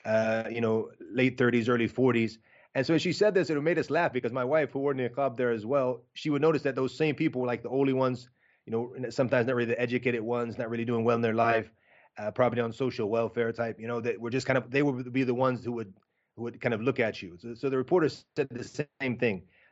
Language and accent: English; Ireland; they would know, obviously, that I'm European, I'm Irish. They could tell from how I looked.